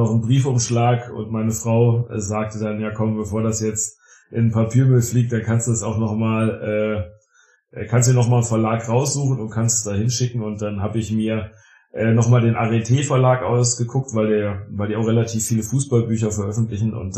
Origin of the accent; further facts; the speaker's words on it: Rotenburg an der Fulda, Hesse, Germany; born there; ich aus dem ehemaligen Zonenrandgebiet, aber bin jetzt kein Thüringer oder ähnliches. Ich bin 42 Jahre alt, in Hessen geboren, in Rotenburg an der Fulda. Das kennt man durch den Kannibalen.